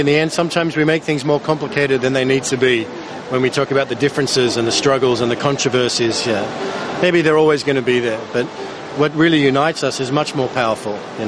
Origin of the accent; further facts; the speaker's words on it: Australia; I come from Australia